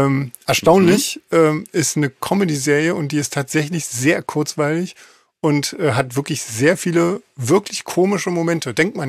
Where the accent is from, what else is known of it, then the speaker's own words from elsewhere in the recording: East Germany, Germany; Nein, wir sind aus der DDR.